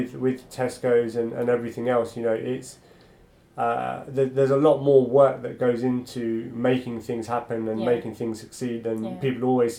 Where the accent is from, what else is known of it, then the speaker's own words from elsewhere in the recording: Newham, London, United Kingdom; you know, Newham. And I was born here, raised here. All my brothers were, you know, we were born and raised in Newham.